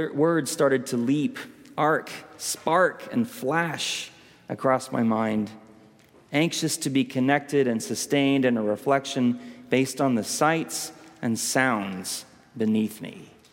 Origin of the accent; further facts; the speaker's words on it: California, United States; while I was in graduate school at a Lutheran church near my hometown in Northern California